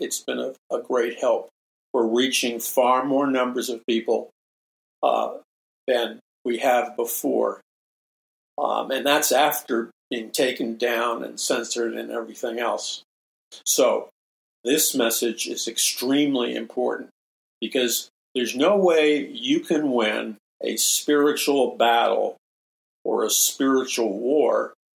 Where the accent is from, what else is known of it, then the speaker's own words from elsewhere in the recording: New York City, New York, United States; I grew up in New York City, and the United Nations, they started to build it.